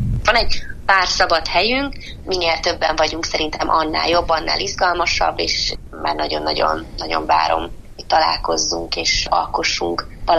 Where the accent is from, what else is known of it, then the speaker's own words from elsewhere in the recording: Felsőtárkány, Heves, Hungary; now in Budapest, Hungary; felsőtárkányi közösség, hogy valamilyen szinten én is jelen legyek a falu életében több szempontból is. Ugye én Budapestre költöztem már nagyon-nagyon régen